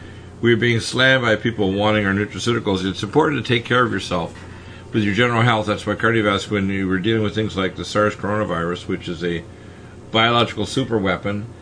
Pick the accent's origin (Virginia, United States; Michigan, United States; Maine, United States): Michigan, United States; Detroit; born there; I could run for president because I was born in Detroit, but the last two-thirds of my life were in America